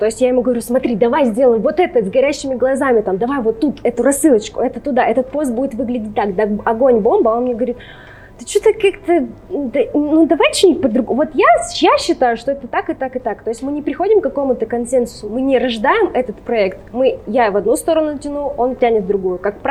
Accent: Lesnoy, Sverdlovsk Oblast, Russia; also born or lived in Rostov-on-Don; мой отец военный. Значит, я родилась в Ростове, буквально там некоторое время, пару лет мы прожили там, потом отца отправили на Урал. Мы жили в город Лесной Свердловской области, это где-то недалеко от Асбеста, закрытый военный городок.

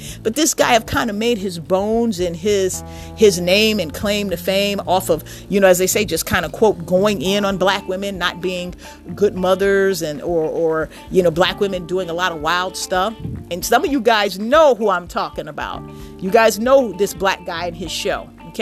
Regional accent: Chicago, Illinois, United States; especially in my hometown, Chicago. Come on, Shot City.

